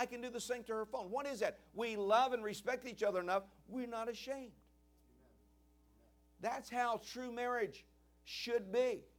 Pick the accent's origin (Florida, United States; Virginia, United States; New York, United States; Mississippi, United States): Virginia, United States; Richmond; I came from Richmond. You can't ask my father now. He's passed away. But you could go back to Richmond, Virginia, where I came from.